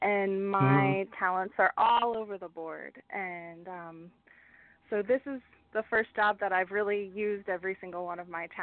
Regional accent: Pennsylvania, United States; I am from central Pennsylvania, near Lancaster.

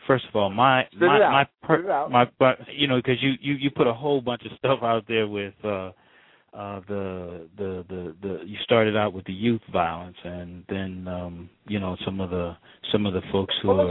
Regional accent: North Englewood, Maryland, United States; like I always did when we grew up in the neighborhood I grew up in North Englewood, Maryland.

